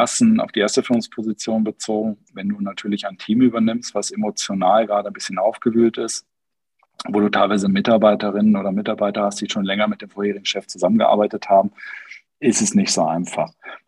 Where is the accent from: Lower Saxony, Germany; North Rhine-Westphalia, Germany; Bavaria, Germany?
Lower Saxony, Germany; Hanover; born there; ich sage immer norddeutsch direkt, ich bin ein Hannoveraner gebürtig, auch wenn ich viel in Bergen mich im Allgäu rumtreibe und da auch meinen Hauptwohnsitz inzwischen habe.